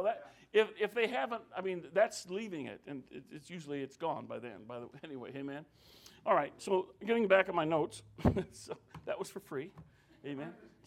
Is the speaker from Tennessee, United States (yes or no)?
yes; Tennessee, United States; you go up in the mountains, we're from Tennessee, and you go around these hollers and these mountains